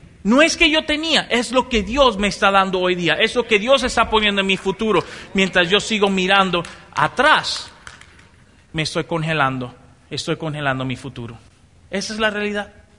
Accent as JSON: {"language": "Spanish", "country": "Dominican Republic", "said": "yo vengo de la República Dominicana, más conocido por la tierra donde se juega mucho béisbol"}